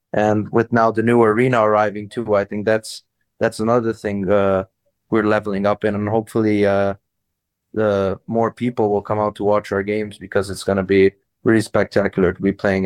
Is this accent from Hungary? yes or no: yes; Budapest, Hungary; English is a second language; I'm from Budapest.